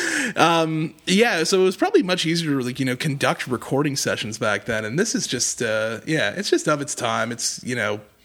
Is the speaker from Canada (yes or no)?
yes; Canada; As Canadian people, we have nothing to do with.